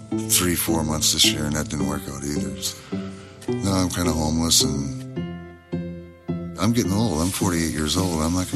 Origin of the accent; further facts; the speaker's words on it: Saint Paul, Minnesota, United States; I'm from St. Paul, Minnesota. I was born here.